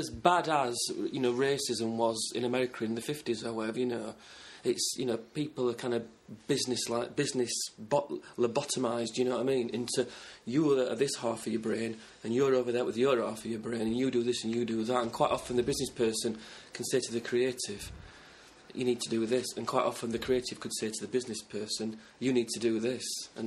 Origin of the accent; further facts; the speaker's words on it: Sheffield, Yorkshire and the Humber, United Kingdom; Three of us, and … we're from Sheffield.